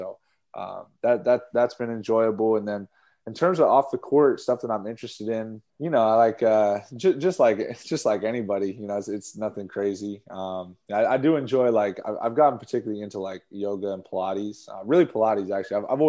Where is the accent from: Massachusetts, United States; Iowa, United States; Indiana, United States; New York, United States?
Massachusetts, United States; Boston; You know, I grew up in Boston, around Boston.